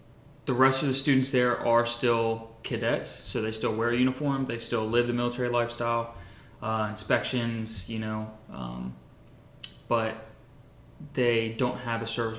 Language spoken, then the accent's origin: English; Whidbey Island, Washington, United States; born there; also born or lived in Maryland / Guam / Rhode Island; I was born in Whidbey Island, Washington. I grew up moving around a whole lot.